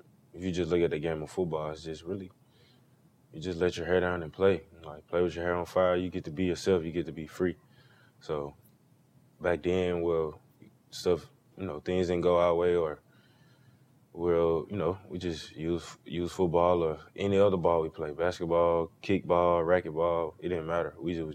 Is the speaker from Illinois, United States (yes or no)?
no; Monroe, Louisiana, United States; I grew up playing outside, so this generation is a little bit different now.